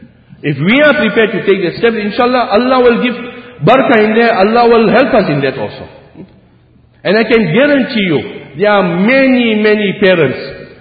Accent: South Africa; We come from South Africa, you think our, you know, we live in, like they say, some people are, oh, in Africa, you see the animals running around in the street, South Africa?

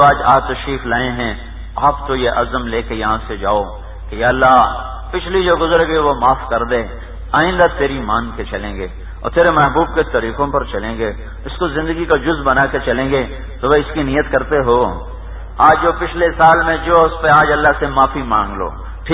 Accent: Khyber Pakhtunkhwa, Pakistan; چھوٹا ہمارا صوبہ سرحد اس سے بھی چھوٹا

